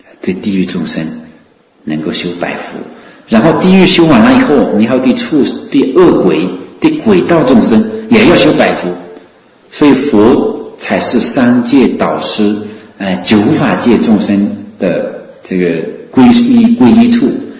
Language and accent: Chinese; Wenzhou, Zhejiang, China; 我不知道我们农村里面以前有我们温州话有一句土话说撇句罗嗦歪